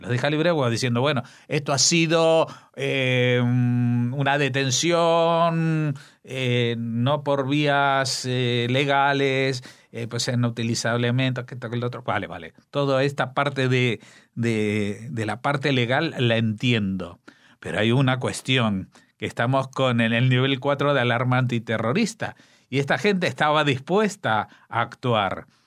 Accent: Argentina; accent: Argentine; aunque yo lo voy a leer con mi acento argentino, pero simplemente es algo que necesito hacer.

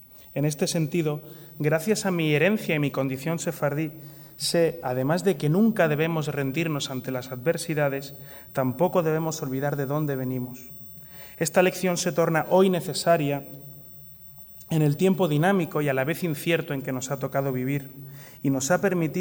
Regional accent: Spain; Fui criado como judío y como español, porque en mi casa no se habló otra lengua que la castellana y nuestras costumbres no eran otras que las españolas.

